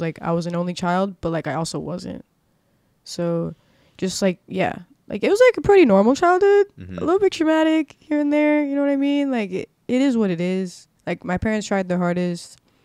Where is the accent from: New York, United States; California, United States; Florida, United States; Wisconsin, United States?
Florida, United States; Miami; I was born and raised in Miami.